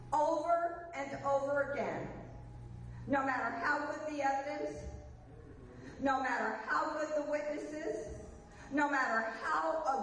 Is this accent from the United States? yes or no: yes; Detroit, Michigan, United States; I'm from Detroit.